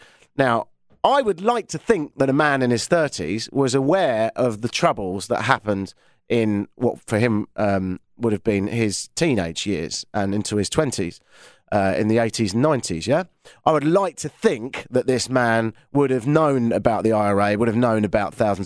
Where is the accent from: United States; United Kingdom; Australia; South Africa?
United Kingdom; England; Shoot me, I'm English.